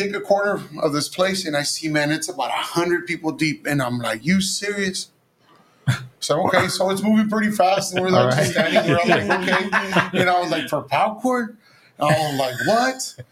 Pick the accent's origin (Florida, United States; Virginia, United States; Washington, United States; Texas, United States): Texas, United States; Progreso; I'm born and raised in Progreso, and that's where we live in Progreso, and my wife comes from Mercedes.